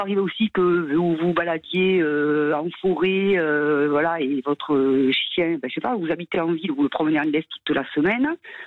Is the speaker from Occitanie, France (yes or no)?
yes; Occitanie, France; je suis de l'Aveyron. Non, l'Aveyron, c'est connu pour la bonne bouffe, pour le bien vivre.